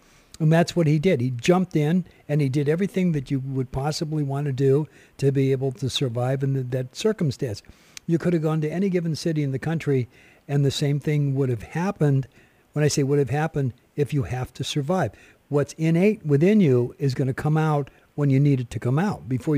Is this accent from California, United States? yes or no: yes; Los Angeles, California, United States; also born or lived in Fairbanks, Alaska; When I first went up there, I was brought up in Los Angeles, fast-paced business, yada, yada.